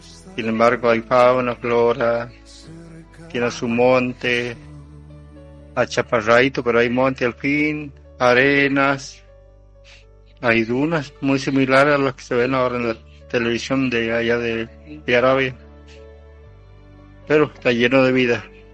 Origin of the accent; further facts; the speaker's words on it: Catamarca, Argentina; born there; de Catamarca les habla a mí. Yo nací en la valle, le dicen el desierto de la valle donde yo nací. Es una zona muy árida, pero no es desierto. Es campo, seco, seco